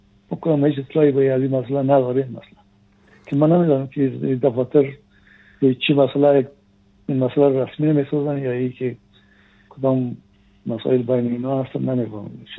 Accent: Afghanistan; ما شما افغانیم

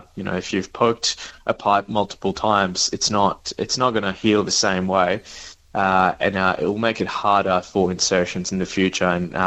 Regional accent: Mauritius; born or raised there; moved away

